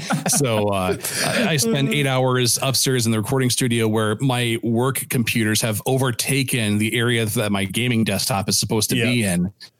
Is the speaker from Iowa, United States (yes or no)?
yes; Iowa, United States; We're from Iowa.